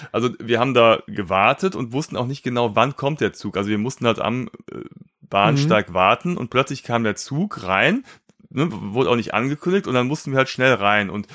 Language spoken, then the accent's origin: German; North Rhine-Westphalia, Germany; als Rheinländer ist man ja gewohnt, hier in Köln immer einen netten Plausch zu haben.